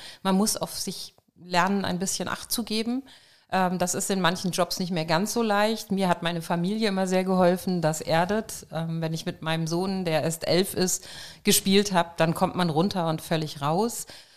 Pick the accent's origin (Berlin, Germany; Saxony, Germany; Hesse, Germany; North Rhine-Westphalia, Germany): Hesse, Germany; Schwalbach am Taunus; Ich bin seit etlichen Jahren Mitglied der Freiwilligen Feuerwehr in meiner Heimatstadt Schwalbach am Taunus.